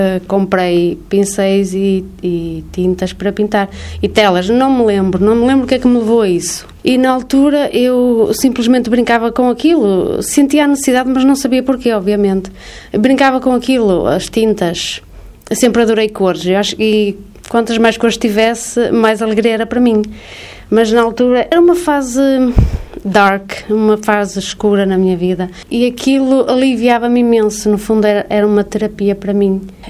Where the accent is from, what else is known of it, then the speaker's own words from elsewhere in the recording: Portugal; sou eu, sou portuguesa